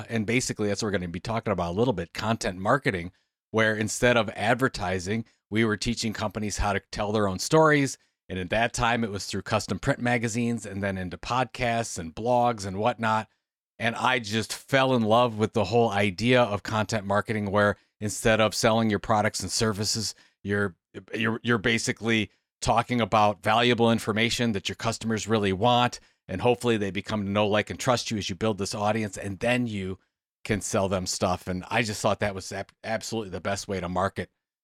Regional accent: Sandusky, Ohio, United States; I grew up in Sandusky, Ohio, which is an hour west of Cleveland. So if you know Cedar Point Amusement Park, I grew up right off the causeway there.

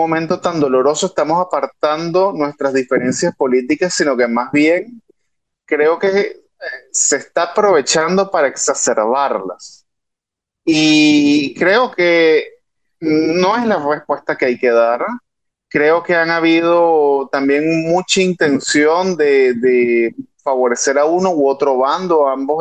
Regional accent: Venezuela; Así que digamos que yo como venezolano veo con mucha preocupación la forma en la que el país ha colapsado.

